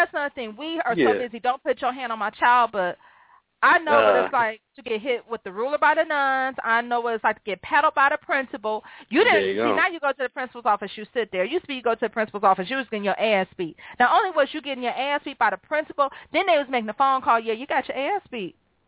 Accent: Cleveland, Ohio, United States; now in Detroit, United States; because I didn't grow up here, y'all. I didn't grow up in the D. I grew up in Cleveland

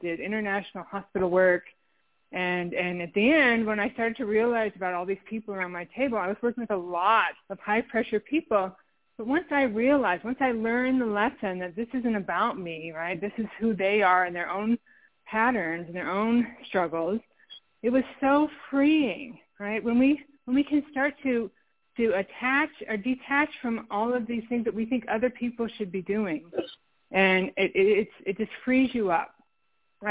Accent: South Dakota, United States; I'm from my hometown in the Black Hills of South Dakota, and I traveled around the world trying to get away from what I felt was narcissistic, self-absorbed people.

